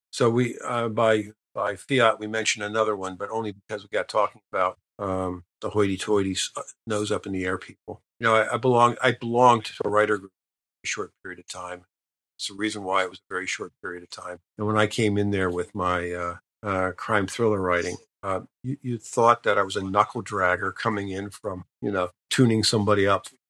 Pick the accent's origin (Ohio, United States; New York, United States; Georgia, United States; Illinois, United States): New York, United States; Troy; Well, I grew up, or I was born in Troy, New York, and they call it the capital city region.